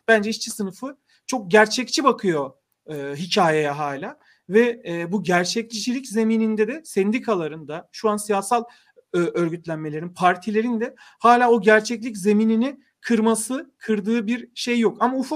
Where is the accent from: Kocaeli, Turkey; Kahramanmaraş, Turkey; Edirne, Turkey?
Kocaeli, Turkey; Gebze; born there; Ama yani mesela ben Gebze doğumluyum.